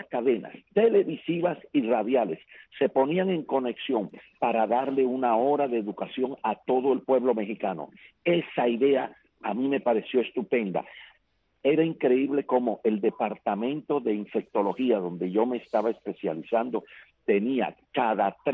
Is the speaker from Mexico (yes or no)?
no; Cuba; moved away; yo fui alguna vez a Cuba, no hace mucho, en el 2016, y cuando yo vi el pueblo donde yo nací y me crié